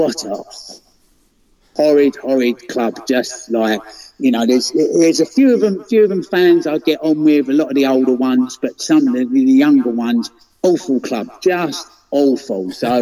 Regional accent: Romford, London, United Kingdom; I grew up around Romford, and that's a real, real West Ham stronghold.

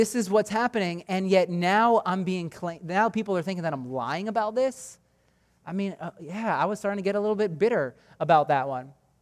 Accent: United States; Growing up in America, we're told you are all winners.

